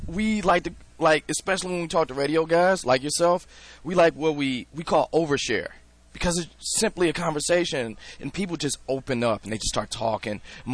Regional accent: Detroit, Michigan, United States; Second, you throw out that D, hey, where you from? I'm from Detroit.

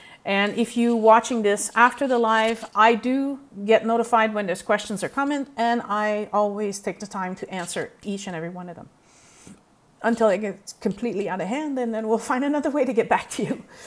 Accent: Canada; I'm from Canada, so even in Canada, we have multiple tribes.

